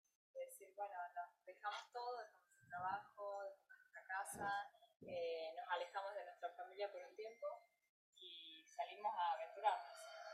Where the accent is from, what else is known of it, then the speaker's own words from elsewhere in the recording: Santa Clara del Mar, Buenos Aires Province, Argentina; Hace un año que salimos de Argentina, de un pueblito, Santa Clara del Mar, que está en la costa argentina.